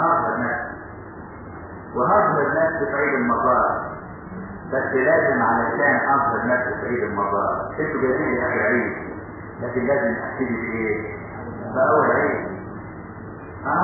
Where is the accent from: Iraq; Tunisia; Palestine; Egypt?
Egypt; Upper Egypt; زي عندنا في الصعيد زي دلوقتي الاعمام يسموه اب